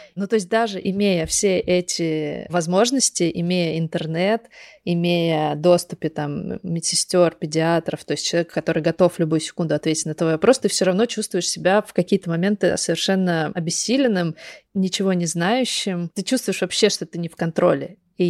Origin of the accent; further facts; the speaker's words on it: Kogalym, Khanty-Mansi Autonomous Okrug, Russia; also born or lived in Surgut; я вот выросла в Западной Сибири, в городе Когалым. Это рядом с Сургутом, с Тюменью, вот в этом регионе.